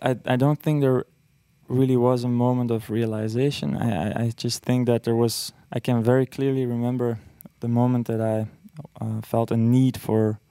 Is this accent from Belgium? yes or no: yes; Belgium; Growing up in Belgium, I mean, no one really knows him there